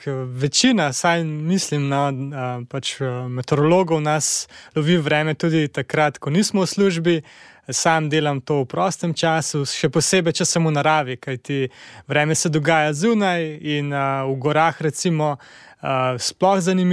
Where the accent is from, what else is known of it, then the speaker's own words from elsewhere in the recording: Upper Carniola, Slovenia; now in Ljubljana, Slovenia; sem se preselil v Ljubljano iz Gorenjskega.